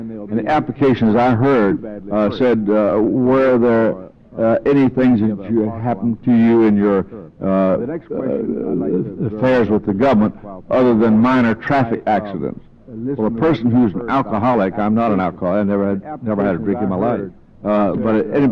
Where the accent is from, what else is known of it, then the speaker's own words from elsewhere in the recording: Jacksonville, Florida, United States; I remember going with Lyndon Johnson to Jacksonville, Florida, my hometown, right after Agnes had devastated our coastline.